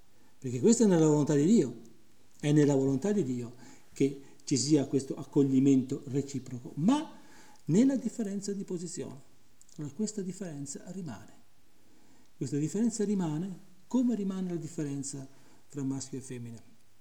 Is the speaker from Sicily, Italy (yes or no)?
no; Rome, Lazio, Italy; io sono romano, c'ho una mia certa cultura